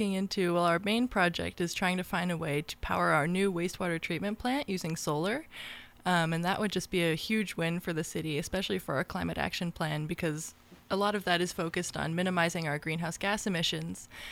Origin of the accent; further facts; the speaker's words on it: California, United States; In California also, yeah.